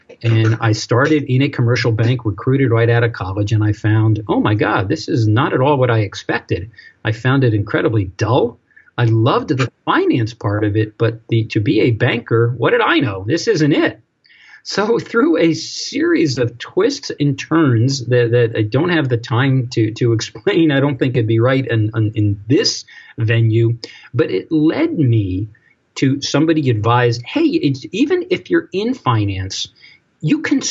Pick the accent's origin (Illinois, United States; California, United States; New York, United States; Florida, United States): New York, United States; But I was born and bred in the New York area.